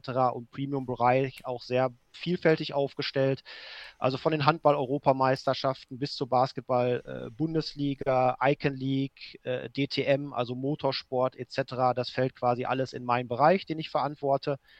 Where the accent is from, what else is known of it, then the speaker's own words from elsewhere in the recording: Bochum, North Rhine-Westphalia, Germany; ich komme aus Bochum, also aus dem Herzen des Ruhrgebietes. So klassische Arbeiterkind-Ruhrgebiets-Biografie vorzuweisen. Also mein Vater hat ganz klassisch bei Thyssen auf der Hütte gearbeitet.